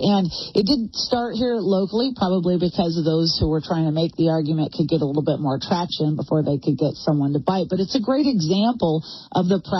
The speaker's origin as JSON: {"language": "English", "region": "Oregon", "country": "United States", "tie": "born or raised there", "said": "I grew up in Oregon."}